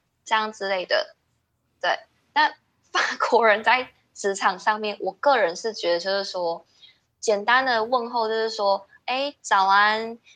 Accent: Taiwan; 但是我们台湾人可能从小被教育到，就是说你就好好的做事，多做事少说话

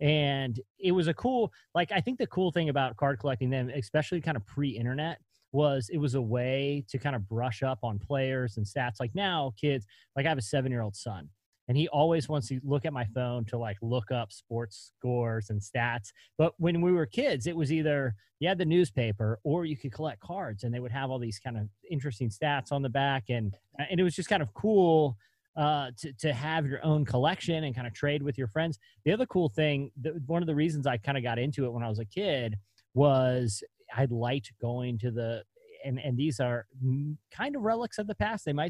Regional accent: Virginia Beach, Virginia, United States; Ryan Zimmerman, who is from Virginia Beach, from my hometown, went to UVA.

